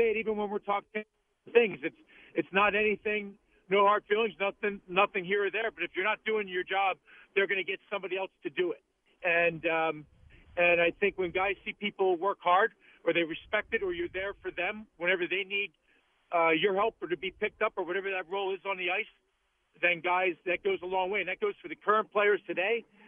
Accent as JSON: {"language": "English", "town": "Philadelphia", "region": "Pennsylvania", "country": "United States", "tie": "born or raised there", "said": "and I think that one they all knew it was my hometown and whatever, but the score in Philadelphia was a great thing individually"}